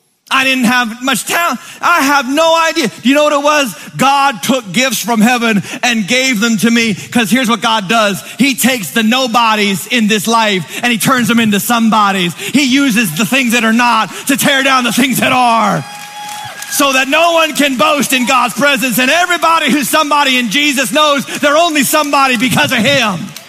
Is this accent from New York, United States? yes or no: no; Massachusetts, United States; You know where I'm from? I'm from Western Massachusetts.